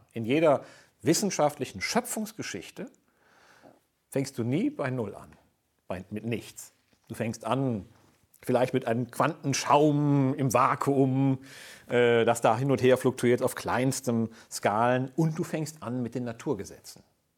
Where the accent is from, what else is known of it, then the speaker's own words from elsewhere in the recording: Frechen, North Rhine-Westphalia, Germany; ich komme natürlich aus einem protestantischen Umfeld, bin aufgewachsen in Frechen.